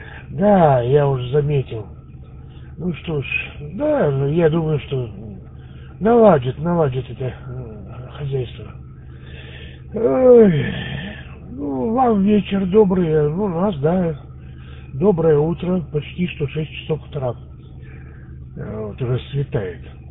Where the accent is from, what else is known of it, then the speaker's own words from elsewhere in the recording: Vladivostok, Primorsky Krai, Russia; И тоже, а мы вот с Владивостока.